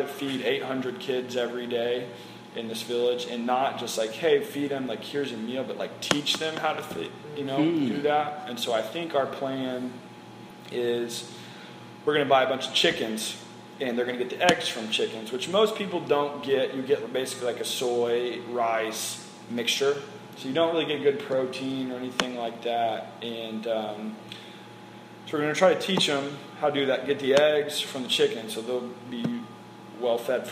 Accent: Oklahoma, United States; And, you know, like I said, we're all from Oklahoma.

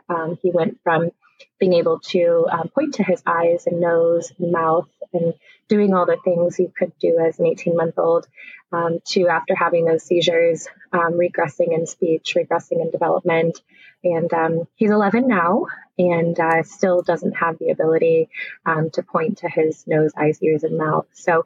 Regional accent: Michigan, United States; now in Indianapolis, United States; I grew up in Michigan near Detroit and moved to Indianapolis in 2007. And I've lived here ever since.

